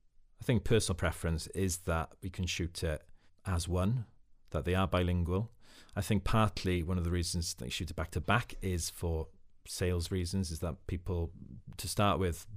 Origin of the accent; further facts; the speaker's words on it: Wales, United Kingdom; first language Welsh; English is a second language; I come from Wales, and basically it was a small year of about 30 people from completely different backgrounds to me.